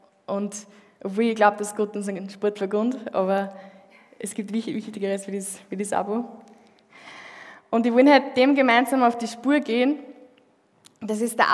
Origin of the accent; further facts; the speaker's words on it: Upper Austria, Austria; accent: Mühlviertel dialect; now in Linz, Austria; für die, die mich noch nicht kennen … ich bin 25 Jahre jung und komme aus dem Mühlviertel, was man wahrscheinlich hört. Ich werde es noch mehr davon hören heute in der Predigt von meinem Dialekt. Und ich wohne aber derzeit in Linz schon länger